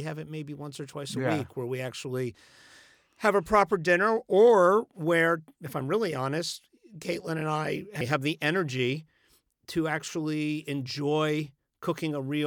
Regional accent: Florida, United States; She was from like Framingham, Massachusetts. I was from Florida.

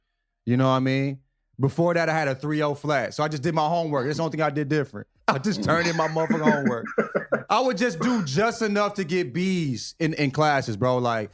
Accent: Alabama, United States; But like, yeah, my growing up in the South, and my school was probably like 40% black, 30-40% black in high school.

